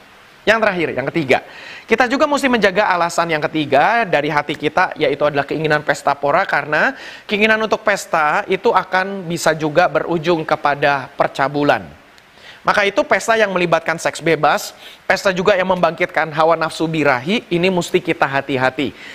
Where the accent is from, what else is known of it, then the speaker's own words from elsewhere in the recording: Indonesia; kita orang Asia, kita orang Indonesia